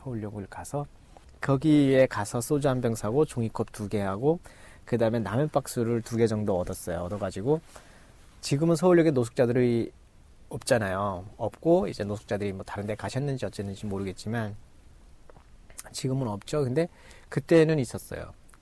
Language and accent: Korean; North Korea; now in South Korea; 저 북한에서 왔는데요